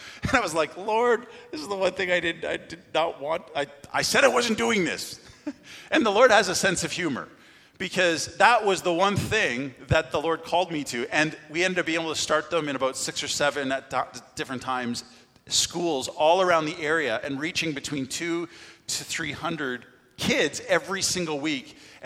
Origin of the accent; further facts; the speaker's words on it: Markdale, Ontario, Canada; And I grew up in Markdale.